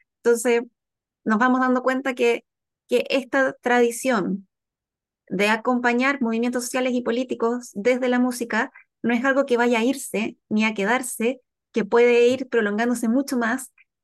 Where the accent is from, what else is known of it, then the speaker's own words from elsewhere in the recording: Chile; uno, como persona chilena, lo ve muy natural, porque uno desde que nació sabe que la música ha acompañado los movimientos sociales y políticos